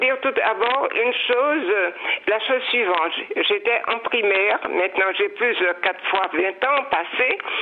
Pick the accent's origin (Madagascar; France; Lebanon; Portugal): France; Morne-Rouge, Martinique; born there; Je suis née au Morne-Rousse, et au pied de la montagne Pelée, il faisait froid.